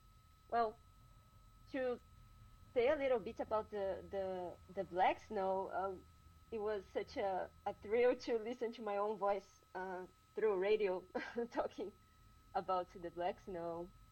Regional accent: Brazil; accent: Brazilian; English is a second language; I'm sorry if I'm saying this very wrong with my heavy Brazilian accent

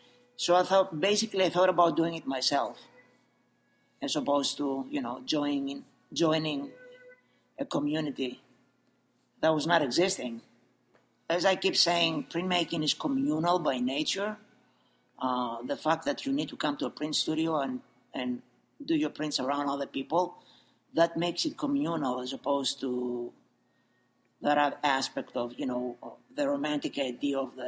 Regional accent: Greece; I grew up in Greece.

